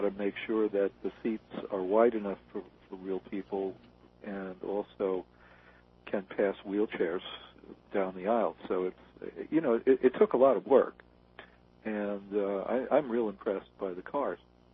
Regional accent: Brooklyn, New York, United States; You know, I grew up on the New York subway. I think, you know, for the first, 22 years of my life, I'd say I spent a 12th of my life on the subway because I lived about 4 miles from Coney Island

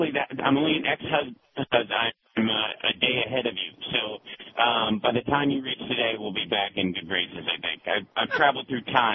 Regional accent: Kentucky, United States; And again, I'm from Kentucky originally. This is my state.

